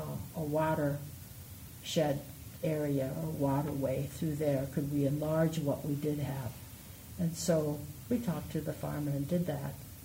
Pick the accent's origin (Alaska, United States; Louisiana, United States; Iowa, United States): Iowa, United States; And I'm from Iowa